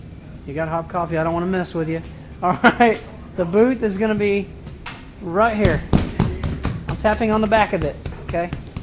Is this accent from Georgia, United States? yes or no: yes; Acworth, Georgia, United States; I'm from Ackworth. Ackworth, Georgia.